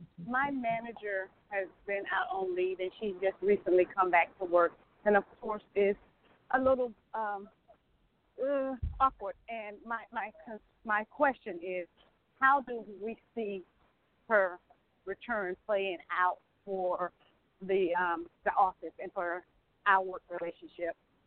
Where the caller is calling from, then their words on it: Atlanta, Georgia, United States; I'm calling from Atlanta, Georgia.